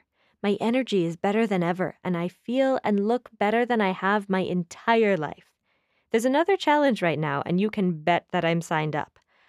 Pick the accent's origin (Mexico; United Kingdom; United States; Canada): Mexico; I've never had it. I grew up in Mexico.